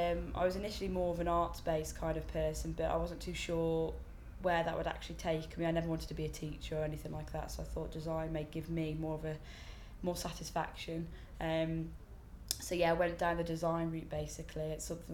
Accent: West Midlands, United Kingdom; I'm 23, and I'm from Shropshire.

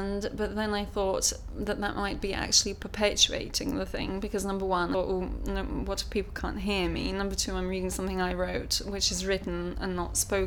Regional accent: Cambridge, East of England, United Kingdom; I was born on May 24th, 1978 and I come from Cambridge.

